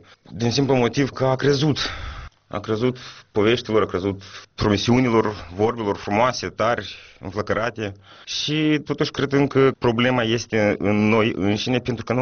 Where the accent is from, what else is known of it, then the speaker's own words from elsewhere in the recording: Moldova; Eu sunt moldovean, ea ruschi.